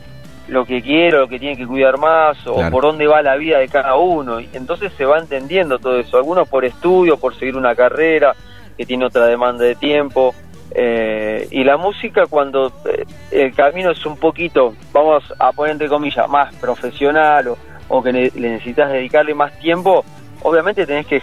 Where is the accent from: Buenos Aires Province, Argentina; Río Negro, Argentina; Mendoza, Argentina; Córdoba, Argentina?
Buenos Aires Province, Argentina; Florencio Varela; Somos de Florencio Varela, Gran Buenos Aires.